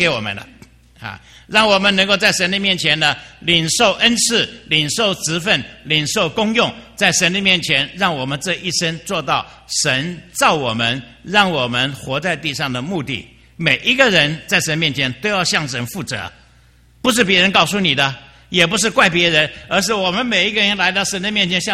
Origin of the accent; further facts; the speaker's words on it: Taiwan; also born or lived in Qingdao, China; 我是生在青岛的，然后和在座很多人一样，解放到台湾，然后在台湾长大的。我初中二年级把自己献给主